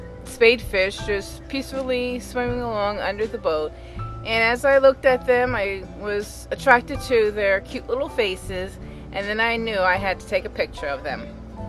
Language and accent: English; New Jersey, United States; I'm from Northern New Jersey, and I spent this last week on the Turks and Caicos Aggressor 2.